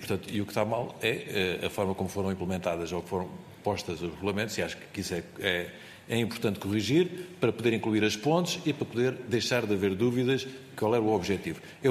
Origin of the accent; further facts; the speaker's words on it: Faro, Algarve, Portugal; eu não sou de Lisboa, sou de Faro, um bocado mais ao sul.